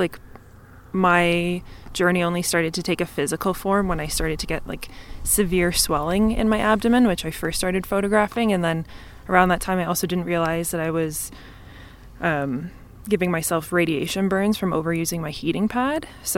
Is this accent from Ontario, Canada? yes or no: yes; Toronto, Ontario, Canada; and I'm from Toronto, Canada.